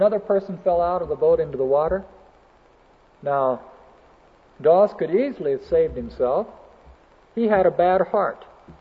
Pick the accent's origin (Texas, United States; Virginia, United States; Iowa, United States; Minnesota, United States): Texas, United States; Well, I'm a Texan, but we're not biased over in Texas